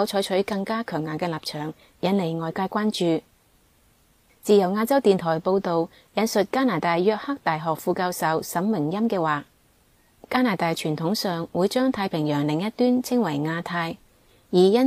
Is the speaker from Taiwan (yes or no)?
yes; Taiwan; 他不单止是在这里解决我们台湾人的认同问题